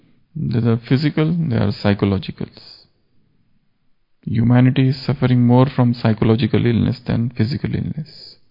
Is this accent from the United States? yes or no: no; India; English is a second language; I felt ashamed that I am from India